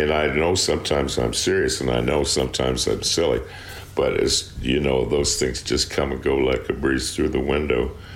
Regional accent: Iowa, United States; also born or lived in Missouri / Kansas; I was raised not just in Iowa, but also in southern Missouri and southern Kansas. When my dad was a preacher, he was from southern Missouri. And we spent about 5 years down in a town called Parsons, Kansas, just north of the Oklahoma border.

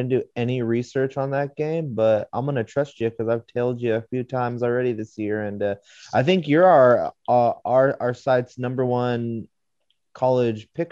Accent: California, United States; USC is in my home state.

